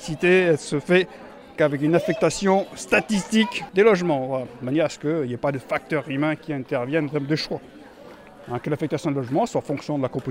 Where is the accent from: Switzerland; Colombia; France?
France; Paris, Île-de-France; now in Grenoble, France; je suis au village depuis 15 ans. J'étais pas grenoblois, je venais de Paris, donc je connaissais absolument rien de Grenoble et rien du village.